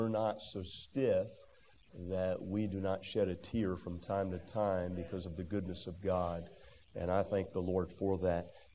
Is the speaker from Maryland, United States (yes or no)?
yes; Millers, Maryland, United States; When I was raised in Millers, Maryland, and I lived on the farm for the first couple of years of my life, 6 years complete.